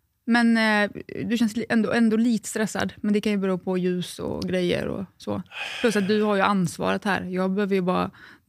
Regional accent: Falkenberg, Halland County, Sweden; Nej, jag är från Falkenberg.

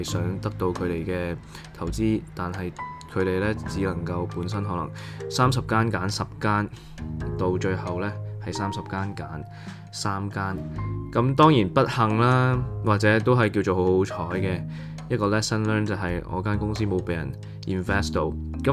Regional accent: Macau; also born or lived in United States; 以我自己来讲，我在澳门长大，跟着在美国留学，跟着回澳门创业

